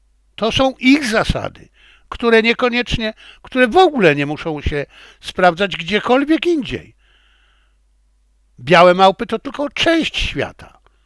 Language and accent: Polish; China; also born or lived in Poland; bo ja jestem Chińczykiem. Nie, ja również jestem Polakiem. I przez całe życie myślałem po polsku.